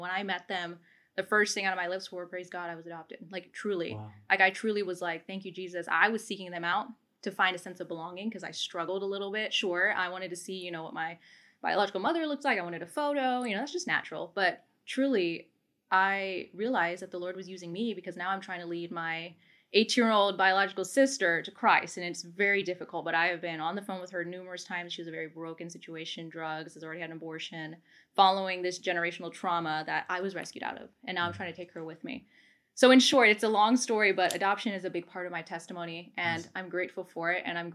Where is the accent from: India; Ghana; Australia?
India; I have two brothers from South Korea, my sister from China, I'm from India, and my parents are amazing.